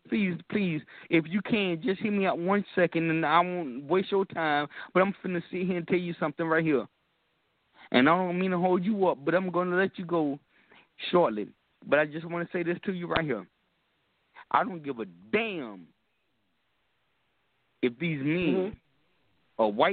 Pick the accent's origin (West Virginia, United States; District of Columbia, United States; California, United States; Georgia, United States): Georgia, United States; now in Killeen, United States; I'm from Texas. I'm from Georgia. But I live in Texas right now. I'm in Killeen, Texas right now.